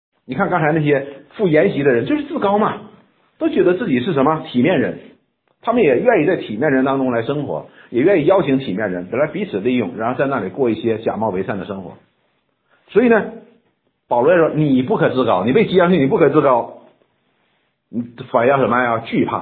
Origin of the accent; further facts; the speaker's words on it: China; 我们中国人讲叫饮水思源，就是这个道理。